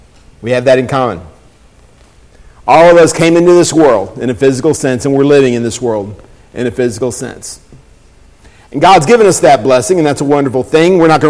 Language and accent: English; Austin, Texas, United States; also born or lived in Oregon; now in Pensacola, United States; I'm from Austin, Texas, originally. Born in Oregon, so they tell me. Now living in the Pensacola, Florida area for 7+ years.